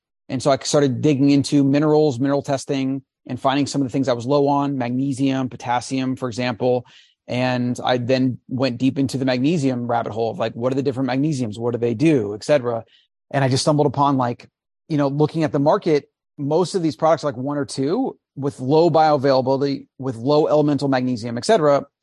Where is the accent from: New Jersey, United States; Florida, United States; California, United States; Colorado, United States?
Florida, United States; moved away; So I grew up in Florida, you know, always had entrepreneurial aspirations, started a juice bar, then a CrossFit gym